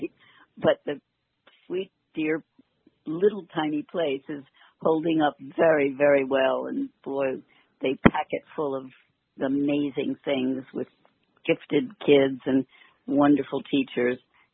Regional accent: Allentown, Pennsylvania, United States; I was teaching. I was from Allentown, Pennsylvania

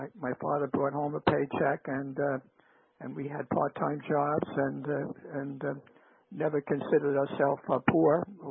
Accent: New York City, New York, United States; 161st Street, you might say the lowland, down from Highbridge, near the Melrose train stop, not too far from Yankee Stadium, 161st Street.

